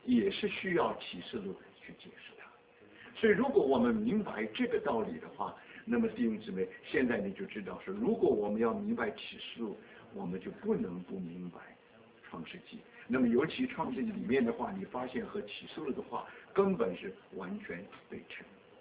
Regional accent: China; 比方说我们中国人有一句这个上海

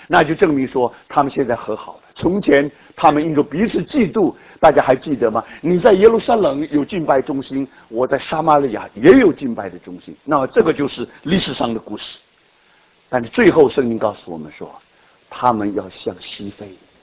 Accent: China; 你知道我们中国人有一句话是很残忍的一句话

